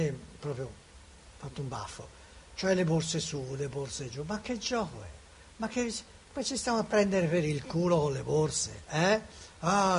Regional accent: Greece; Anch'io provengo dalla Grecia

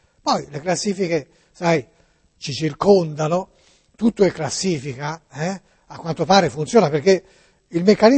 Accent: Florence, Tuscany, Italy; Sì, io sono di Firenze

